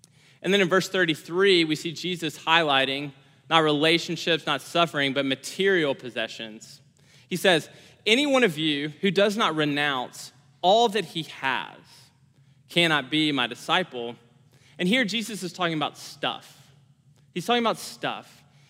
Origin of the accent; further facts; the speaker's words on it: Memphis, Tennessee, United States; now in Austin, United States; I grew up in Memphis, and now I live in Austin.